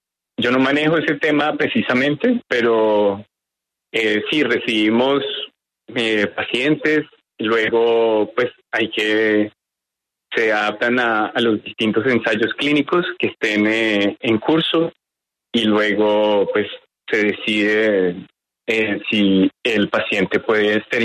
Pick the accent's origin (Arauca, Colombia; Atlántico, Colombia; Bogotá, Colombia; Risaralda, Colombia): Bogotá, Colombia; Yo crecí en Bogotá.